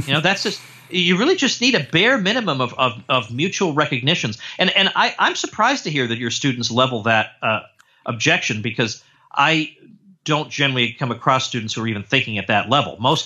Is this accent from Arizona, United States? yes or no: no; North Andover, Massachusetts, United States; I grew up in North Andover.